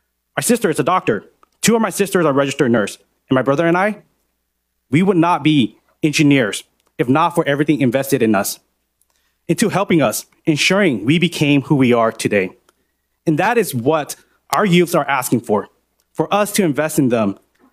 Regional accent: Merced, California, United States; I grew up here in Merced, right across the street from Golden Valley High School. And in those affordable apartments on Allen Court, my family came to the United States as refugee when I was 1 year old.

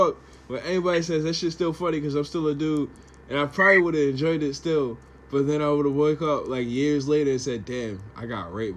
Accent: Maryland, United States; It's like Maryland. I'm from Maryland.

